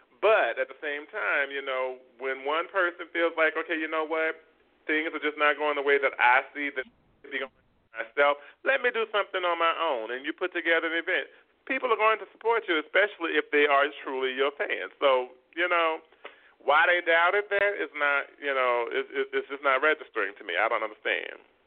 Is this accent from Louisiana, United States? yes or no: yes; New Orleans, Louisiana, United States; I'm from New Orleans, and a lot of people are from New Orleans, and they still ain't used to that either